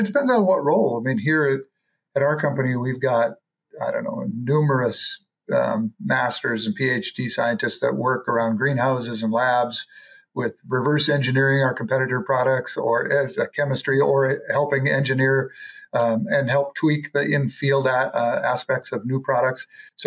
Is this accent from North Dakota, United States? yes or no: yes; North Dakota, United States; I grew up in North Dakota and started my career in North Dakota.